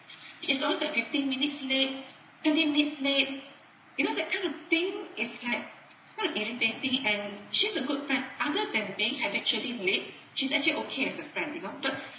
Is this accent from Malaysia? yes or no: yes; Penang, Malaysia; English is a second language; Okay, good evening Ajahn, I'm from Penang, Malaysia.